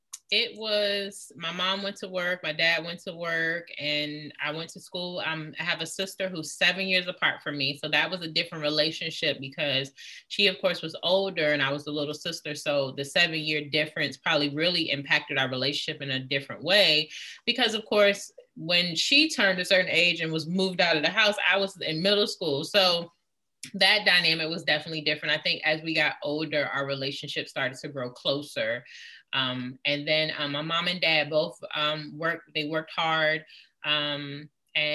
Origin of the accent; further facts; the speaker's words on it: Virginia, United States; I'm Virginia.